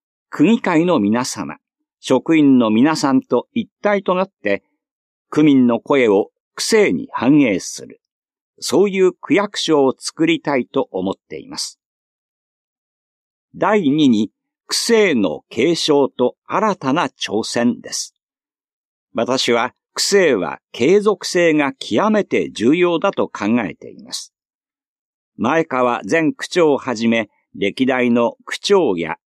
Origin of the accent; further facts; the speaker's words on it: Nerima, Tokyo, Japan; 私は練馬で生まれ育ちました。